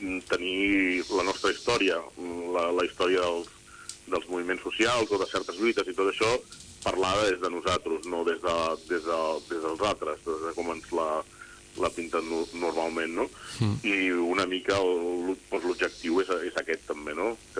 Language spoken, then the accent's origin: Catalan; Girona, Catalonia, Spain; per exemple, jo soc de Girona, no?